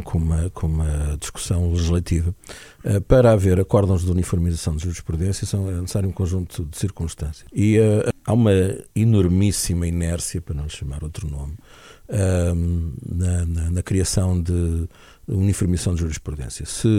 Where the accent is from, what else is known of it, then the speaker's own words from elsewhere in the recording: Portugal; A mim, como portuguesa, já não estou a dizer que Lisboa seja a capital do Império, mas Lisboa é Lisboa.